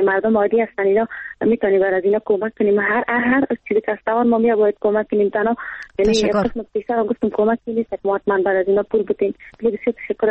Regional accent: Afghanistan; ما مردم افغانستان

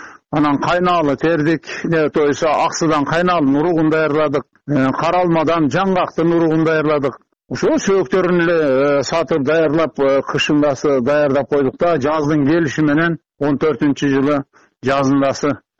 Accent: Kara-Kulja, Osh Region, Kyrgyzstan; now in Jalal-Abad, Kyrgyzstan; Өзүм туулуп өскөн жакка, Карагылжага, өзү Жалал Абадта турам да.

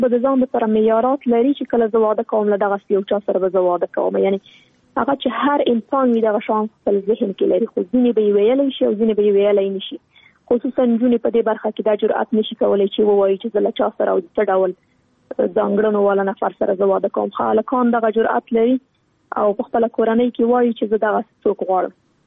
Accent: Afghanistan; نن ورځ موږ څومره کلونه کېږي چې په افغانستان کې جګړه روانه ده. زه خو شخصا په جګړه کې پیدا شوی یم، دا په جګړه کې رالویه شولم

